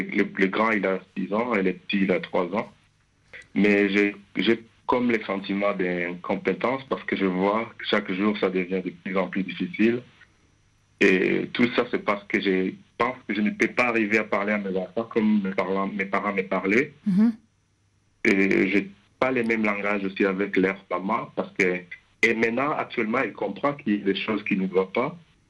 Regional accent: DR Congo; Je suis originaire de la RDC.

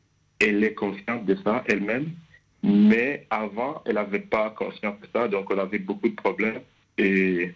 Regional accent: DR Congo; Je suis originaire de la RDC.

